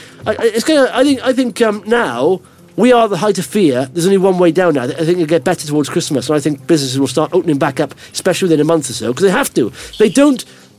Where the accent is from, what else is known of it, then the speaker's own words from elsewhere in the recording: Wales, United Kingdom; I'm from Wales. I see the Welsh ones. They're boring.